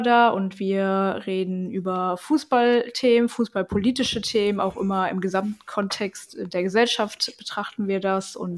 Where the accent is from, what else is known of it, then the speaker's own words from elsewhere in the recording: Leipzig, Saxony, Germany; ich komme aus Leipzig, bin da auch aufgewachsen und mein Papa auch.